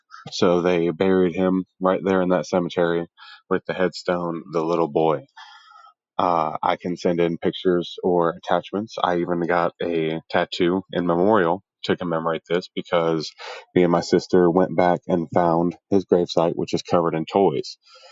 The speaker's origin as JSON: {"language": "English", "town": "North Augusta", "region": "South Carolina", "country": "United States", "said": "I am from North Augusta, South Carolina."}